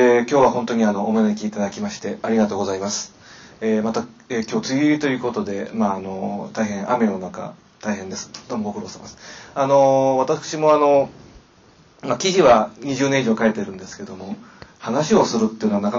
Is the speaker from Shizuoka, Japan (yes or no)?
yes; Shizuoka, Japan; born there; 私は静岡市に生まれました。